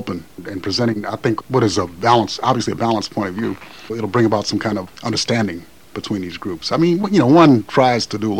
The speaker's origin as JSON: {"language": "English", "town": "Buffalo", "region": "New York", "country": "United States", "tie": "born or raised there", "said": "California for 20 years, but I still have a sort of style of Southern, and that's maybe Polish Catholic, growing up in Buffalo. First dances I learned to do were the polkas."}